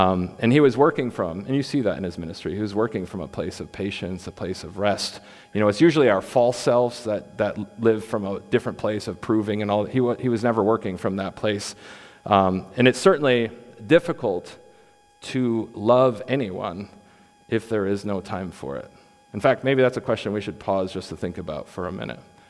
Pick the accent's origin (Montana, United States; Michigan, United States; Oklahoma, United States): Michigan, United States; Grand Rapids; I can think of a church from my hometown in Grand Rapids.